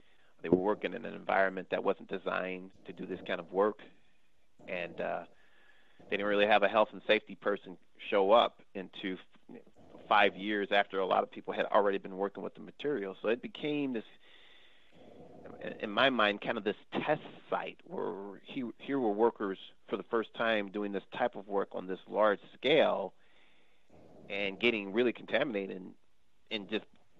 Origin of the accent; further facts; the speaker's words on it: St. Louis, Missouri, United States; first of all, I grew up in St. Louis, and I didn't know.